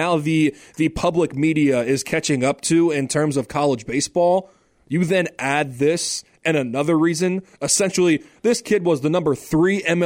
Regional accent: Gwinnett, Georgia, United States; I'm from Gwinnett, Georgia. I follow the Gwinnett Stripers.

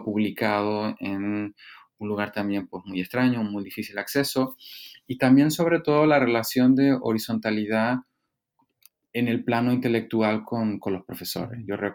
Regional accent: Canary Islands, Spain; moved away as an adult; Yo realmente me fui directamente de Canarias, de una universidad buena, pero una universidad con recursos limitados, a Stanford

